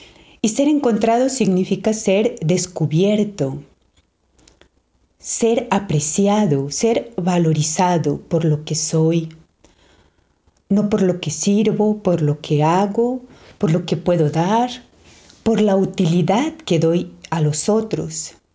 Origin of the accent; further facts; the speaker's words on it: Mexico; also born or lived in Brazil; Y soy mexicana. Estuve un tiempo en Brasil, así que si escuchan algunas palabras que no las entienden, tal vez es porque esté mezclando el español con el portugués.